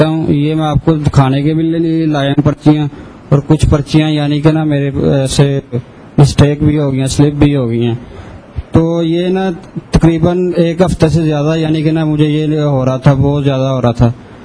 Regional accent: Sialkot, Punjab, Pakistan; اور میں سیالکوٹ سے آیا ہوں.

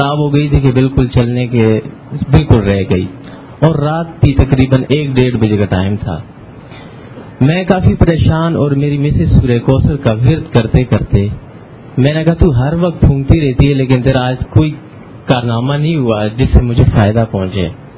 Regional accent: Nowshera, Khyber Pakhtunkhwa, Pakistan; میں نوشہرہ سے تعلق رکھتا ہوں.

